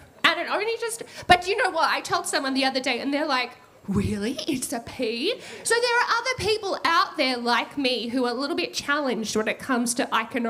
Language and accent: English; Queensland, Australia; When I was growing up, because I'm a Queenslander, as a little girl